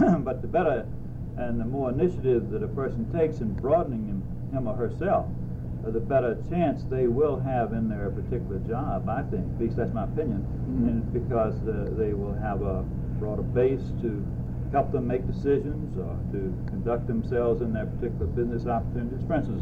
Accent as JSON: {"language": "English", "town": "Danville", "region": "Virginia", "country": "United States", "tie": "born there", "said": "I was born in Danville, Virginia."}